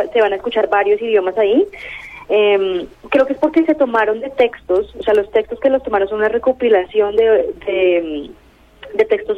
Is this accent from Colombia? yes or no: yes; Colombia; siendo colombiana